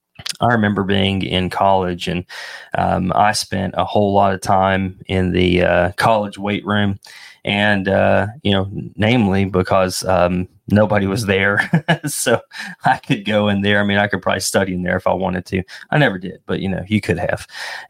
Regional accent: the South, United States; I guess growing up in the South, maybe we need to clarify this.

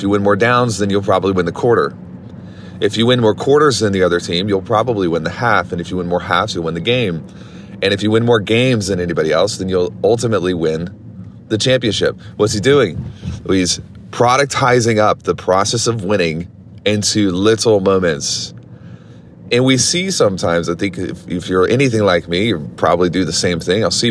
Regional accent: Louisiana, United States; I grew up in Louisiana. I don't like Alabama, but whatever.

